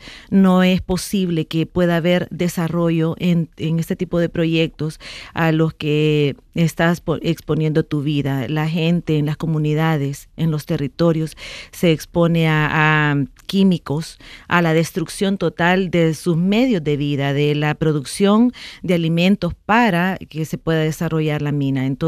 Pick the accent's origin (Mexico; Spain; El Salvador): El Salvador; Nosotros en El Salvador hemos sido el único país en el mundo